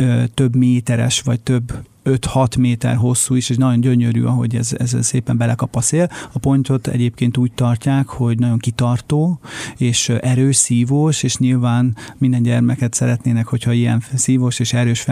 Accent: Hungary; És ez magyarként, vagy olyanként, aki örült volna, hogyha a meghatározott időn belül megkapja a szükséges információkat

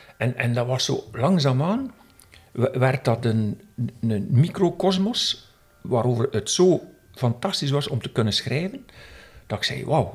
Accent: Wevelgem, Flanders, Belgium; ik ben afkomstig van Wevergem

